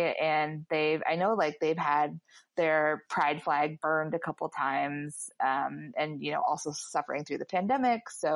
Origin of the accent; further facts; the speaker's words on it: Mansfield, Ohio, United States; Well, I just went Mansfield, Ohio, still in Ohio, to, this is my hometown's gay bar that definitely did not exist when I was growing up here